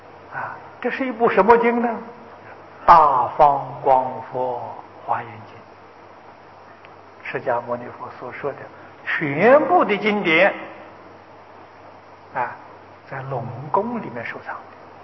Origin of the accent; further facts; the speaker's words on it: China; 这个印度人呢，计算这个书本跟我们中国人呢不一样，我们中国人算字数啊